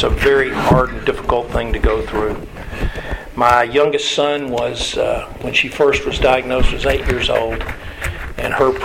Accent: Kentucky, United States; And I grew up there in Kentucky on a college campus. My high school, I went to Eastern Kentucky.

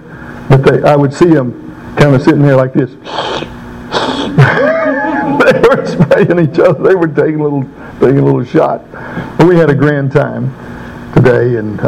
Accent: Mississippi, United States; The Delta begins in the foyer of the Peabody Hotel, going south to Mississippi, and I grew up in the Delta.

